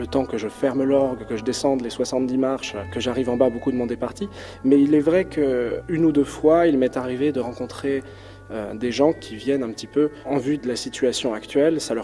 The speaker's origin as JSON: {"language": "French", "region": "Grand Est", "country": "France", "tie": "born or raised there", "said": "en Alsace, ma région natale"}